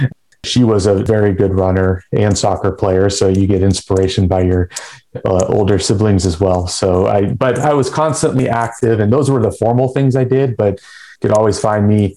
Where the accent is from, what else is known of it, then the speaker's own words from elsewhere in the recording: Portland, Oregon, United States; Interestingly enough, I currently live three blocks from the house I grew up in.